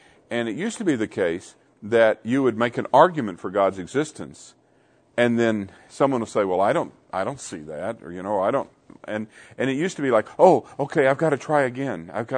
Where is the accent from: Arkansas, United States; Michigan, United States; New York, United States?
Arkansas, United States; now I grew up in Arkansas